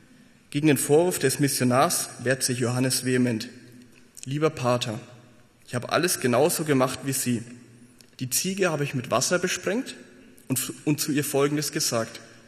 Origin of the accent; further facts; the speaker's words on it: Würzburg, Bavaria, Germany; bei uns in der Gemeinde in Würzburg, wo ich herkomme ursprünglich